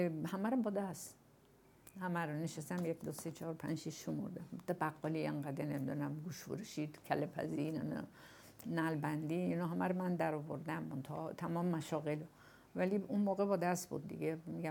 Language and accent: Persian; Iran; من همیشه میگم من نمیتونم، من ایرانیم، من زنم، من این سن دارم